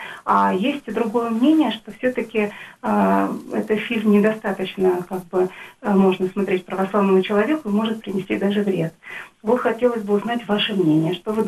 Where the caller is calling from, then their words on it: Moscow, Russia; Я звоню из Москвы